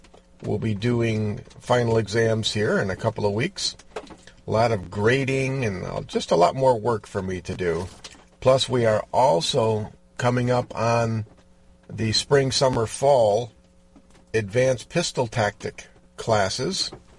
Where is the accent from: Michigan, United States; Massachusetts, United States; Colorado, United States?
Michigan, United States; Orangeville; high atop Oak Hill in Orangeville, Michigan. And if you don't know where that is, well, that's my hometown.